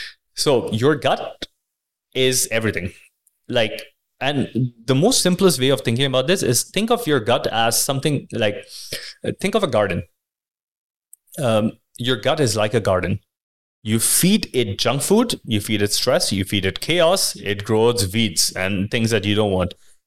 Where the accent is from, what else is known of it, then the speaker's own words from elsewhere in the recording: India; because I'm from India